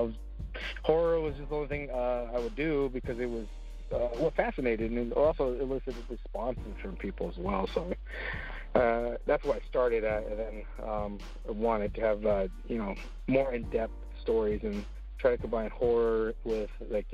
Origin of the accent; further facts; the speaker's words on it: Casa Grande, Arizona, United States; I grew up in Casa Grande, Arizona. A really, really small town, and you know, not much really going on there.